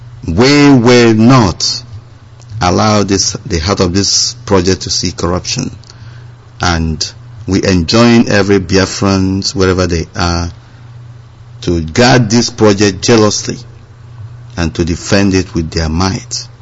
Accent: North East, Nigeria; I am a Nigerian. I believe in the integrity of Nigeria as a whole, and every part of this country matters to me. But I was born and bred in the Northeast

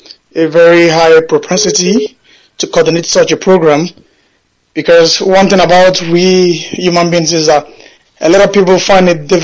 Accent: Nigeria; now in Erlangen, Germany; I'm originally from Osaka, Biafra land. I'm calling from Erlangen, Germany.

